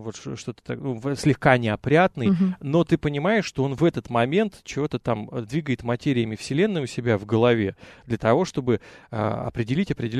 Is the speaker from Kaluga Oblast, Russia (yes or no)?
yes; Kaluga, Kaluga Oblast, Russia; А я вырос в колыбели космонавтики Калуги.